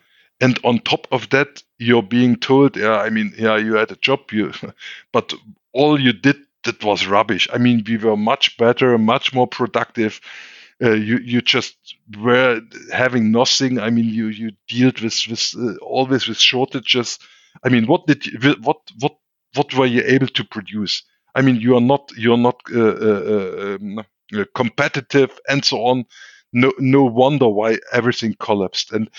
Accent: East Germany, Germany; our new fancy light blue GDR passport.

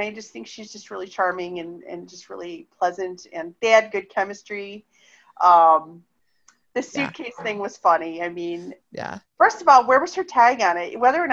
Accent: Cleveland, Ohio, United States; Let me just get this out of the way. I grew up in Cleveland.

